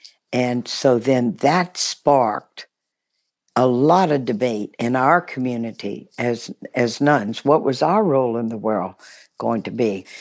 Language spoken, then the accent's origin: English; Baton Rouge, Louisiana, United States; began to serve African-American people who were my servants all while I was growing up in Baton Rouge.